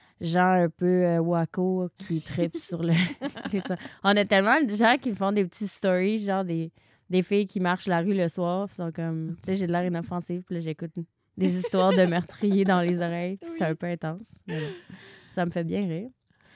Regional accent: Quebec City, Quebec, Canada; Nous, on se rappelle qu'on vient de Québec.

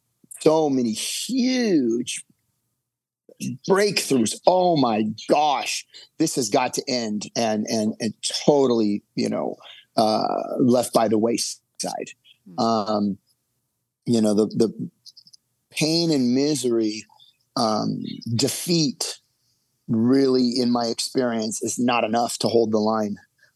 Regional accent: Newport Beach, California, United States; These are the Newport Beach police officers. I grew up in Newport Beach. These guys know me.

